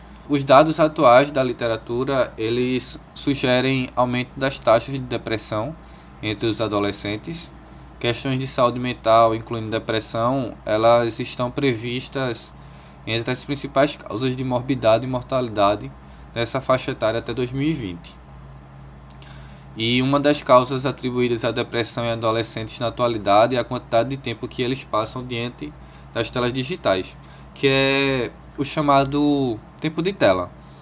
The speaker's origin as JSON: {"language": "Portuguese", "town": "Recife", "region": "Pernambuco", "country": "Brazil", "said": "sou de Recife, curso Medicina na Universidade de Pernambuco."}